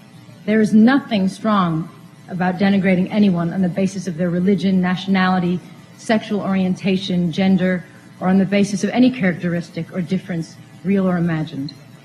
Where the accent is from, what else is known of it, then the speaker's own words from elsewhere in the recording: United States; Speaking as an American, the fact is, there is not a country in the world that we are not connected to as a result of our unique history.